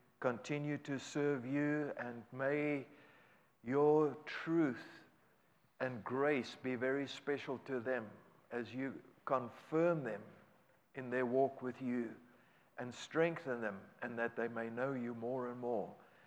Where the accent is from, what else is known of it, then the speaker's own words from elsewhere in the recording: South Africa; accent: South African; also born or lived in Chile; now in Boone, United States; So my accent is not local. That's from South Africa. That's where we're originally from. And so 34 years of speaking Spanish does not help the English accent to become Americanese.